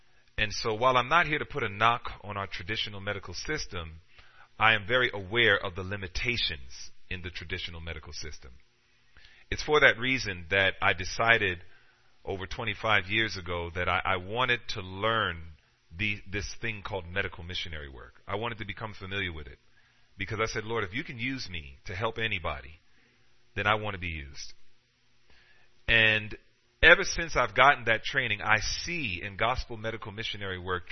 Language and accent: English; Queens, New York, United States; You know, growing up in Queens, New York, I grew up where hip-hop was birthed, okay?